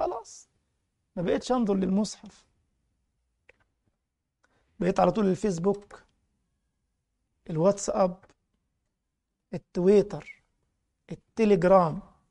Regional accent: Egypt; كان عندنا في مصر حاجه اسمها الاهلي والزمالك، ما زالوا يعني

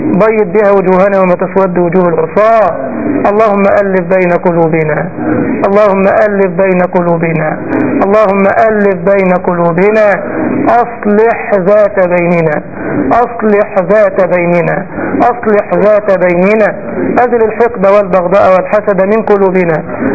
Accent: Egypt; ما عندنا في مصر كده يقول لك على قد فلوس

